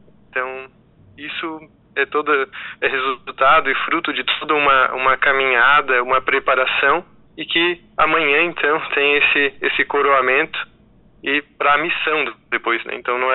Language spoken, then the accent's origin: Portuguese; Sombrio, Santa Catarina, Brazil; eu sou natural da cidade de Sombrio, aqui no extremo sul catarinense, e de forma mais específica aqui da comunidade do Retiro da União.